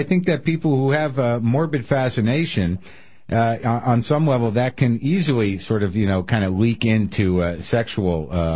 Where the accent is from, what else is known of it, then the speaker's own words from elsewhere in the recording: New Mexico, United States; Yeah, I grew up in New Mexico. That's where I got it.